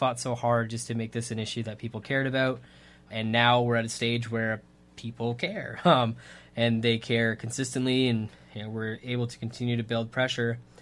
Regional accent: Port Maitland, Ontario, Canada; I grew up in Port Maitland, Ontario, which is a small village outside of Dunnville, Ontario. And it is right where Lake Erie meets the Grand River.

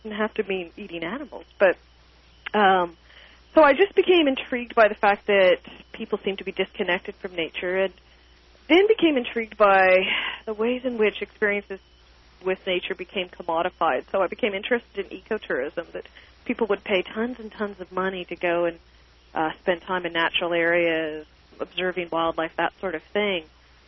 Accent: Flesherton, Ontario, Canada; It's like, oh, in Flesherton and on a farm.

